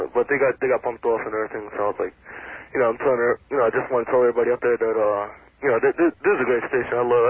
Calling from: Mastic Beach, New York, United States; Oh, No, Mastic Beach.

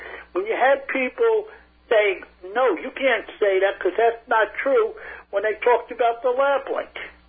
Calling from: Queens, New York, United States; I'm calling from Queens.

